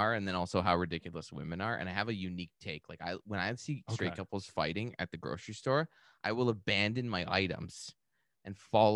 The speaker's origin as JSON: {"language": "English", "country": "Canada", "said": "Is this America? I'm Canadian. You know, we don't roll like that."}